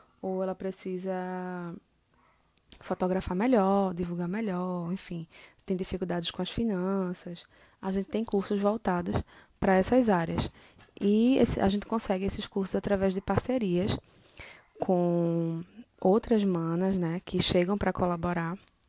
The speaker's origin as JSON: {"language": "Portuguese", "town": "Recife", "region": "Pernambuco", "country": "Brazil", "said": "sou de Recife, empreendo há alguns anos"}